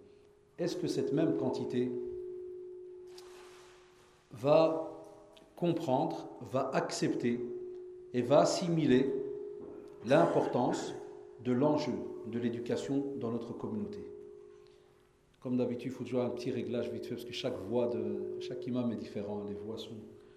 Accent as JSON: {"language": "French", "country": "Belgium", "said": "chez nous en Belgique"}